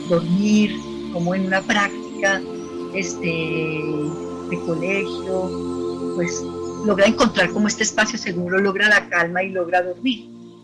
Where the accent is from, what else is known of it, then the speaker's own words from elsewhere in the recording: Colombia; de verdad como colombiana siento que eso es una forma de construir país